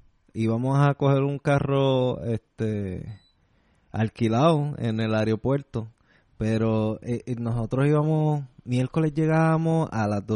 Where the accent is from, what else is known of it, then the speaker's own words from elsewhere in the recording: Puerto Rico; now in Philadelphia, United States; Porque la otra vez yo no había virado a casa, dormí la casa desde que me mudé de Puerto Rico a Filadelfia.